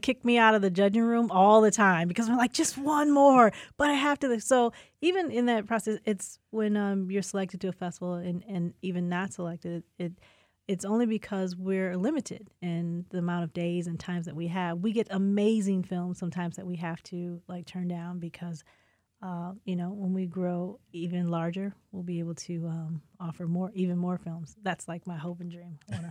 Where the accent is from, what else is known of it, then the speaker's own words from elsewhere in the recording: Inkster, Michigan, United States; telling my story that I'm from Inkster is always like a highlight also